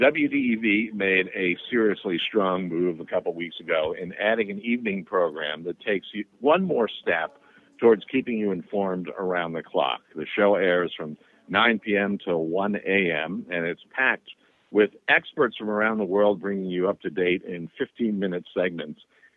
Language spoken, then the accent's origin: English; Bethlehem, Pennsylvania, United States; I grew up in Bethlehem.